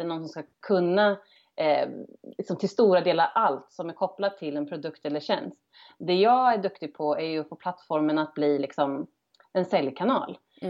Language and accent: Swedish; Örebro, Stockholm County, Sweden; Som valde att flytta hem till min hemstad Örebro.